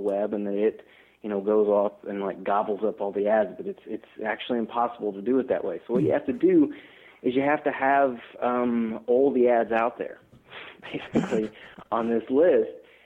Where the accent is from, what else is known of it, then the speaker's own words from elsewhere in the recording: Kentucky, United States; now in Bonn, Germany; I'm originally from Kentucky, so not too far away from where you guys are in Chicago. Mm-hmm. I now work at a company that's based in Germany. Actually, I'm calling you today from Bonn.